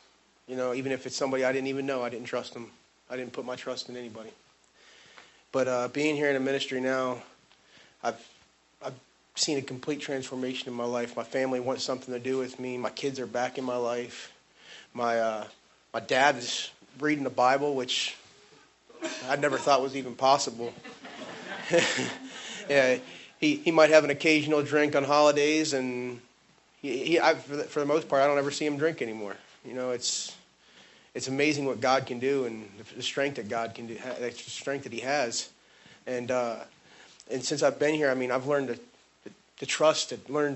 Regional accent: Northport, Florida, United States; I'm from Northport, Florida. I'm 27 years old

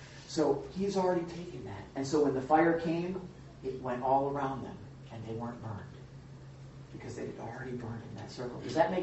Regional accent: Canada; I'm a Canadian.

